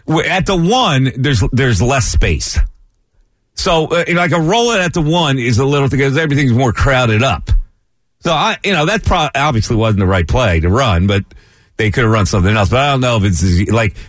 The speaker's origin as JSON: {"language": "English", "town": "Bristol", "country": "United States", "tie": "born or raised there", "said": "one of the two presidential candidates is actually going to be in my hometown of Bristol on Saturday."}